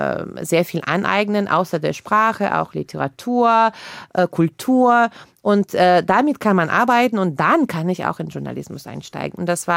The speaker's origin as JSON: {"language": "German", "country": "Germany", "also_born_or_lived": "Saint Petersburg", "said": "Und ja, ich komme aus Deutschland."}